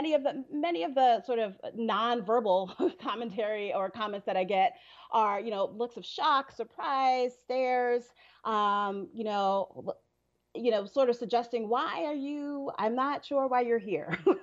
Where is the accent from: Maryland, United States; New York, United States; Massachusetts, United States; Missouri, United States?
New York, United States; Brooklyn; now in Montpelier, United States; You know, I grew up in Brooklyn, New York.